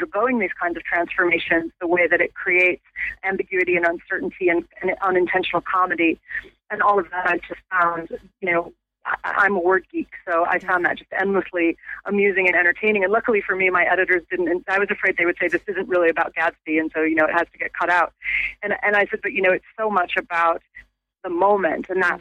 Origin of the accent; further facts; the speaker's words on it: United States; now in London, United Kingdom; as an American living in London